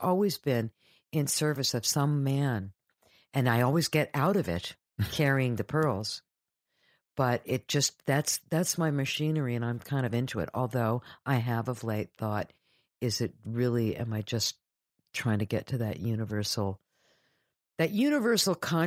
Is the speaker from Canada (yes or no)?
yes; Canada; now in New York, United States; I'm in New York. I came to New York from Canada with a Broadway show.